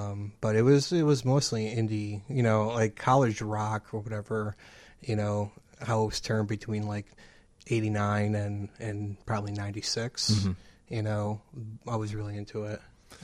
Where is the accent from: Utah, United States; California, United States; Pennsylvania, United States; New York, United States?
New York, United States; Buffalo; moved away as an adult; now in Chicago, United States; I grew up in Buffalo, which is kind of as a rust belt as you get. And when I was kind of making a decision of where to move in 2002, one of the reasons why I chose Chicago